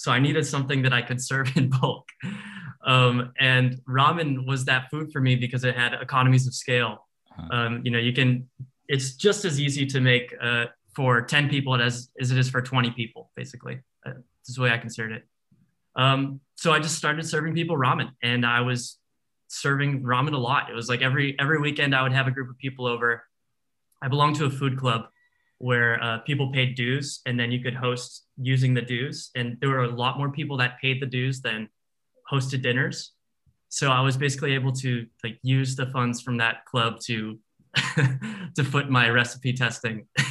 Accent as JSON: {"language": "English", "town": "Boston", "region": "Massachusetts", "country": "United States", "lives_now": "San Francisco, United States", "said": "I'm from Boston, but I live in San Francisco."}